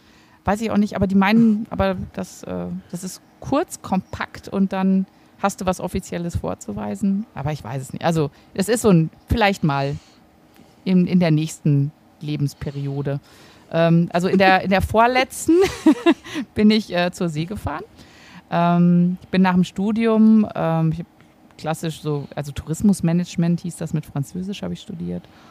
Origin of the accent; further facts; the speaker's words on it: North Rhine-Westphalia, Germany; ich komme aus dem Sauerland